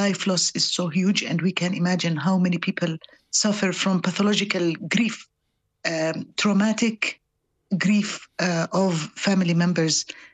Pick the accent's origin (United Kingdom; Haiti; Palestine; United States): Palestine; Jerusalem; I come from Jerusalem